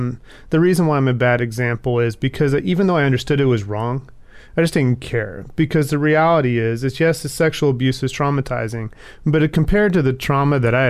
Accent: Texas, United States; Sorry, I'm from Texas.

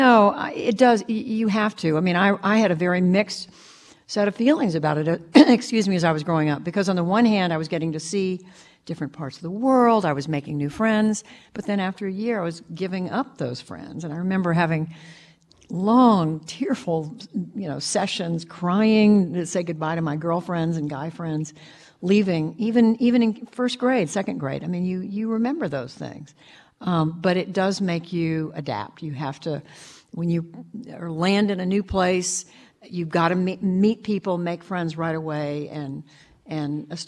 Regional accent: Tulsa, Oklahoma, United States; born there; also born or lived in Germany / New Jersey / Missouri / Taiwan; I was born in Tulsa, Oklahoma. Dad was in the Army, lived in Tulsa about 5 years, a few years while he was overseas, and then we moved overseas to Germany, lived there for a while, came back to the U.S., lived in New Jersey, Missouri, back to Oklahoma

